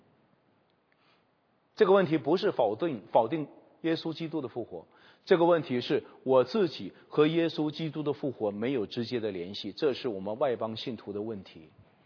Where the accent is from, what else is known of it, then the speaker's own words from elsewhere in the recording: China; 这是我对我的背景，我是中国人